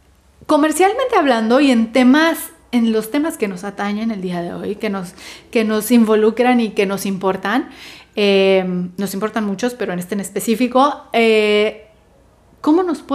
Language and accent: Spanish; Mexico; en ese aspecto somos muy mexicanos acá.